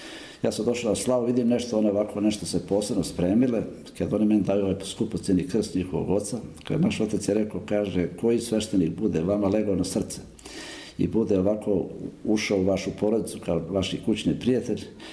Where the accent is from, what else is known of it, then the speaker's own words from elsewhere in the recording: Drvar, Republika Srpska, Bosnia & Herzegovina; also born or lived in Mrkonjić Grad; sam rođen u Mrkonjić gradu, ja kažem ja sam iz Drvara, iz Drvara sam došao kao sveštenik